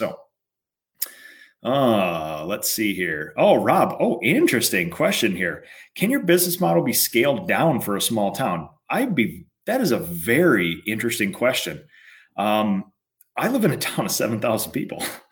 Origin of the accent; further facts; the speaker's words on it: Eden Prairie, Minnesota, United States; I'm from Eden Prairie.